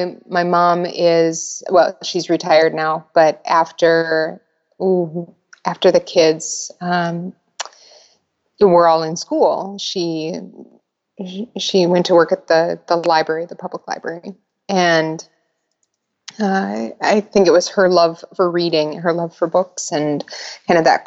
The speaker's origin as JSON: {"language": "English", "town": "Sioux Falls", "region": "South Dakota", "country": "United States", "tie": "born or raised there", "said": "I grew up in Sioux Falls. I have a couple of sisters and one younger brother, and my parents and my brother still live in Sioux Falls."}